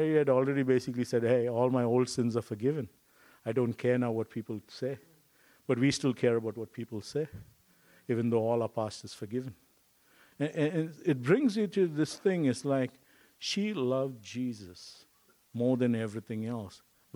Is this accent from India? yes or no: yes; India; Hello, I'm Indian. I need a laptop. I may be the only Indian who doesn't know to code, but it's okay.